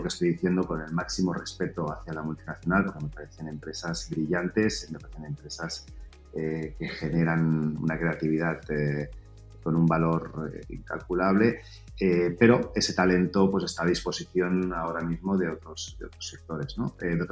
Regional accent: Denia, Valencian Community, Spain; Yo soy de Denia, de Alicante

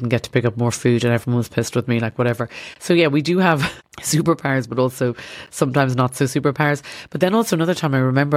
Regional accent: Ireland; growing up in Ireland

